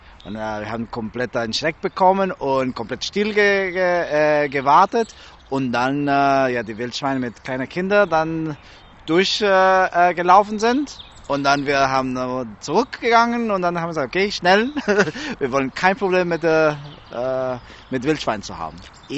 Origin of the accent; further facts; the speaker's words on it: Costa Rica; German is a second language; in Costa Rica, ich komme aus Costa Rica